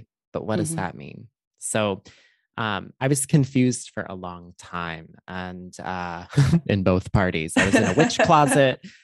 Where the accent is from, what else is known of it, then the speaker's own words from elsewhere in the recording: Illinois, United States; And I grew up in Chicagoland, as we say, so mm-hmm. the suburbs of Chicago.